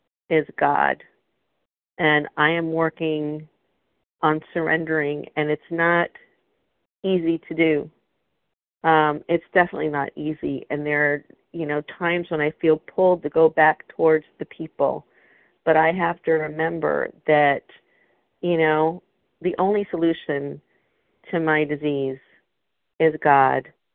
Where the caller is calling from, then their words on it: Philadelphia, Pennsylvania, United States; Philadelphia.